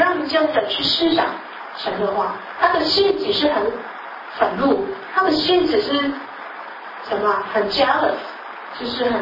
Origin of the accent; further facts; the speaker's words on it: China; 这个不是好像我们中国人想的